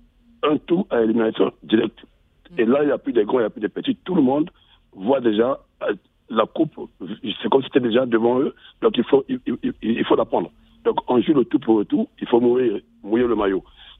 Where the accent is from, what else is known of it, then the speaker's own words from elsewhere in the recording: Brazzaville, Republic of the Congo; moi, je suis Congolais de Brazzaville, c'est vrai